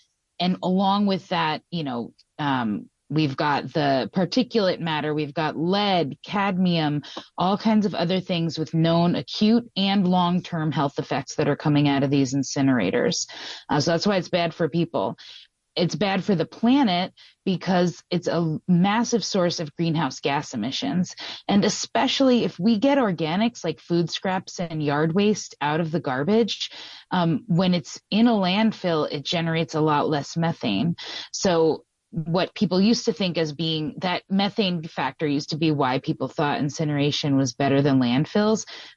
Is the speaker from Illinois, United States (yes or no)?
no; Peekskill, New York, United States; I am from Peekskill, New York